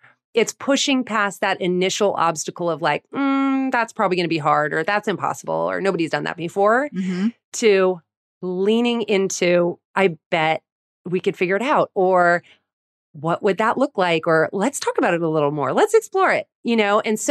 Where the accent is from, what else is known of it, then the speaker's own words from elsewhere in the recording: New York, United States; You know, as a New Yorker, Allie, like LA pizza was like a laughingstock.